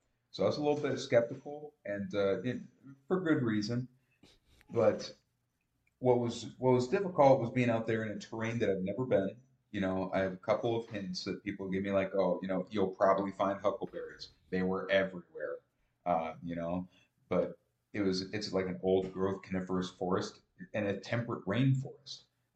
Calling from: Menominee, United States; Well, I'm coming from Menominee

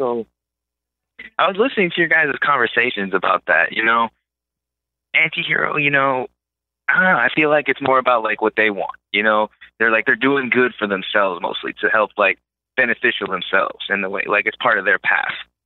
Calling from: Avondale, Arizona, United States; I'm calling from Avondale, Arizona.

